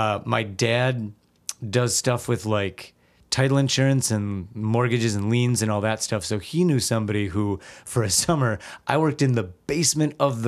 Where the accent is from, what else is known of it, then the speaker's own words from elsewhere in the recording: Wauwatosa, Wisconsin, United States; I'm born and raised Wauwatosa, Wisconsin.